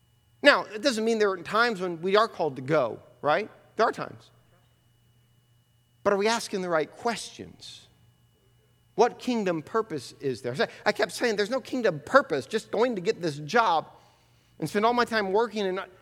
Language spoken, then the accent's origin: English; United States; After all, we are American. We like it.